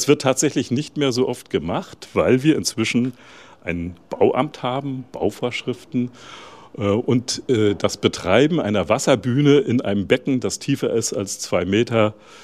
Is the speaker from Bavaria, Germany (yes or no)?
no; Lübz, Mecklenburg-Vorpommern, Germany; born there; Das Lübser Bier kommt von da, wo ich geboren bin.